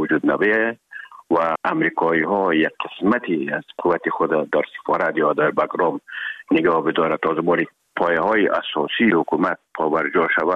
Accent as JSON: {"language": "Persian", "region": "Herat", "country": "Afghanistan"}